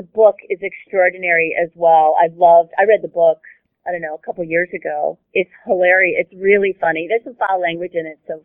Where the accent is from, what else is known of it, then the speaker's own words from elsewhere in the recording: Chicago, Illinois, United States; now in California, United States; I grew up in the Chicago area.